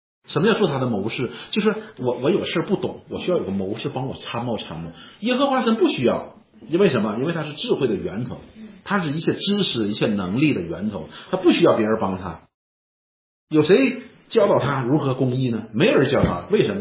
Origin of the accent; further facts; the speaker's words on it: China; 我们中国人喜欢是正房对不对？